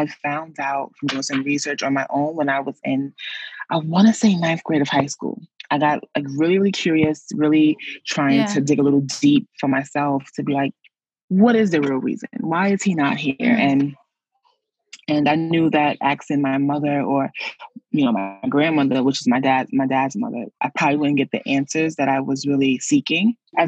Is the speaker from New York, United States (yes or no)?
yes; Brooklyn, New York, United States; I'm coming from Brooklyn, so we're traveling upstate.